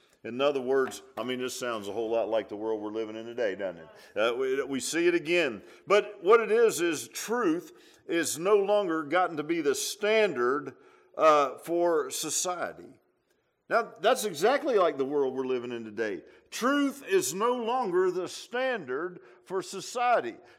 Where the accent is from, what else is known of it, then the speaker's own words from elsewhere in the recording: Virginia Beach, Virginia, United States; Even when I was a kid, and I grew up in Virginia Beach, there wasn't cattle everywhere there.